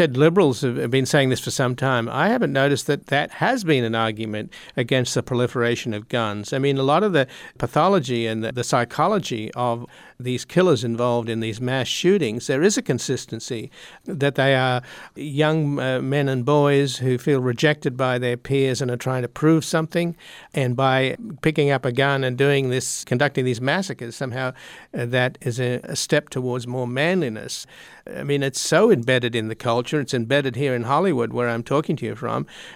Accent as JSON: {"language": "English", "country": "Australia", "tie": "born or raised there", "said": "I grew up in Australia, which is a different culture."}